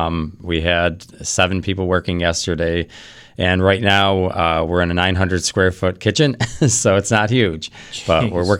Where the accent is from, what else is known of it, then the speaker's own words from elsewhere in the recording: Buffalo, New York, United States; Number one, I'm born and raised in Buffalo. I moved away for a little bit, came back, love it here.